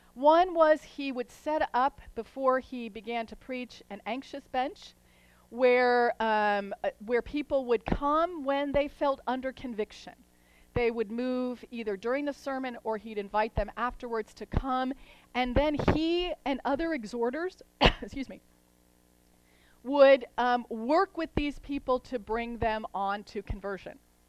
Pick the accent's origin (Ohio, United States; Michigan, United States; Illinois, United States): Ohio, United States; again in my home state of Ohio, North Ohio.